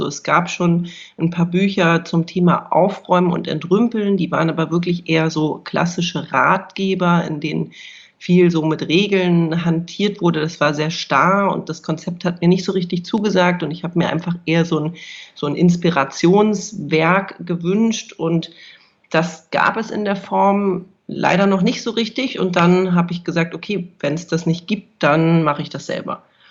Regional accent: Hamburg, Germany; now in Berlin, Germany; Ich bin ursprünglich geborene Hamburgerin, habe da auch lange Jahre gelebt, bin dann vor vielen Jahren nach Berlin gezogen

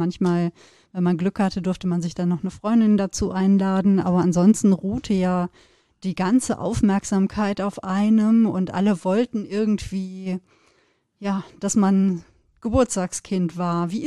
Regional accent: North Rhine-Westphalia, Germany; Ich komme ja aus dem Sauerland und wir sind zwar im Rheinland beide auf dieselbe Schule gegangen, aber ja unterschiedliche Lebensbedingungen. Ich im Westfalen, du im Rheinland.

